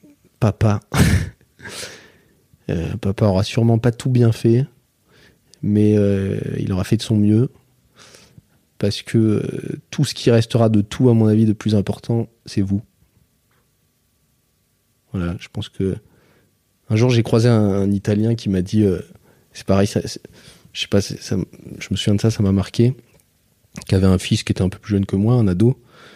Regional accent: La Guaira, Panama; je suis retourné au Panama, donc à La Guaira, qui est le village de mon enfance au Panama.

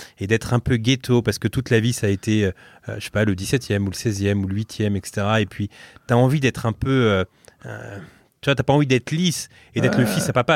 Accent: Drancy, Île-de-France, France; je suis né à Drancy. J'ai vécu pratiquement la moitié de ma vie dans le 93.

